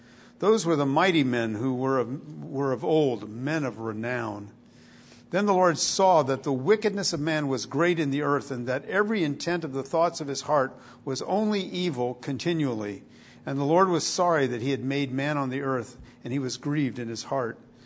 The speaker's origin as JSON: {"language": "English", "country": "Italy", "tie": "born or raised there", "said": "it was a lot like what I witnessed in Italy, growing up in Italy."}